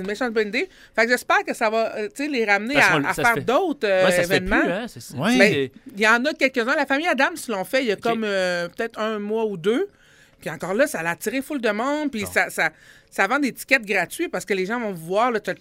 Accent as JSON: {"language": "French", "town": "Quebec City", "region": "Quebec", "country": "Canada", "said": "je suis quelqu'un d'ici, je suis de Québec."}